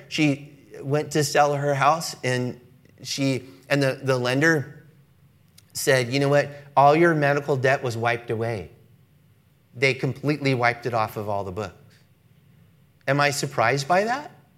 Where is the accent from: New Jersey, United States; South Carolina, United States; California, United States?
California, United States; Los Angeles; My wife and I'm from Los Angeles, and so I grew up in very racially mixed environments, and I'm very, very comfortable with racially mixed crowds.